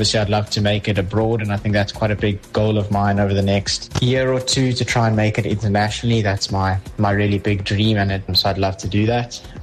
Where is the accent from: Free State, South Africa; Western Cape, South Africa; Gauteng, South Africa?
Western Cape, South Africa; Paarl; now in Girona, Spain; I'm from Paul, South Africa, but currently in Girona, Spain. I've been in Spain now for just under 3 weeks.